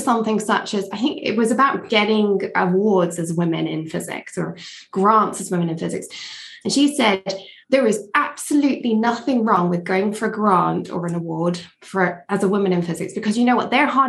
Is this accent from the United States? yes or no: no; England, United Kingdom; I went to university in Edinburgh, although I grew up in England. I'm Scottish, but I grew up in England. Went to university in Edinburgh.